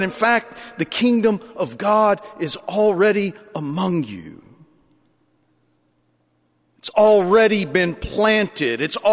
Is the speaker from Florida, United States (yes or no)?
no; Lubbock, Texas, United States; I'm from Lubbock. You know, we say that all of our trees are right where we want them to be because we had to plant them.